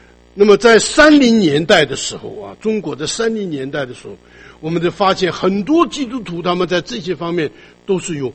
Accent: Taiwan; now in Seattle, United States; 你知道在我这个小的时候在台湾呢、啊、哇，这一个苹果多贵呀

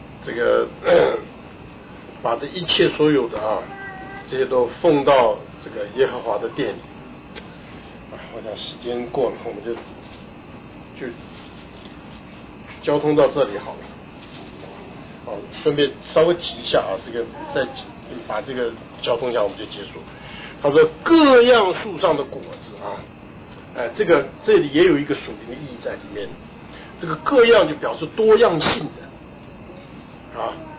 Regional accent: China; 但是呢按照肉身上面来讲呢，我们是中国人，对不对？

